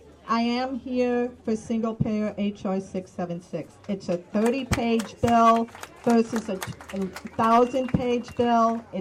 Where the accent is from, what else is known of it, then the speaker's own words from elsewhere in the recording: Cairo, New York, United States; I'm from Cairo, New York, spelled Cairo.